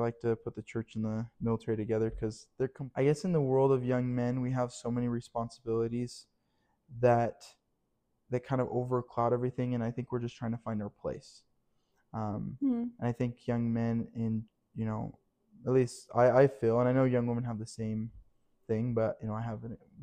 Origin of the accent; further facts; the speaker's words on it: Spanish Fork, Utah, United States; also born or lived in Logan; I am from Spanish Fork, Utah. I was born mainly right before I was baptized. I went to, I was born in Logan, and then my dad switched jobs, and he moved down to Spanish Fork.